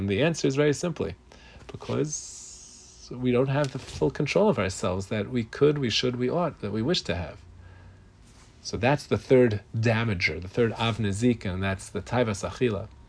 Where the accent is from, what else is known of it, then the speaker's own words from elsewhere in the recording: Brooklyn, New York, United States; You know, I grew up in Brooklyn. So in Brooklyn, you have to parallel park. It's part of, you know, part of being a Brooklynite is parallel parking.